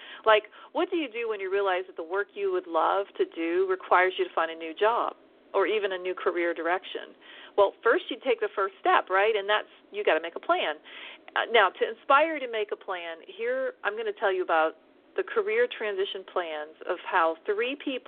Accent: Austin, Texas, United States; right outside of my hometown of Austin.

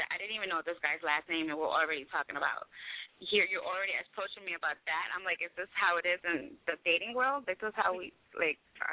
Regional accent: Virginia, United States; now in Lakeland, United States; I'm calling from Lakeland, Florida, originally from Virginia.

